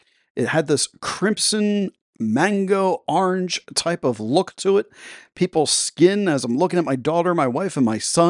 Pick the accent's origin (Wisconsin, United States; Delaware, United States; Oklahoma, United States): Delaware, United States; which was about 88% coverage here in my home state of Delaware.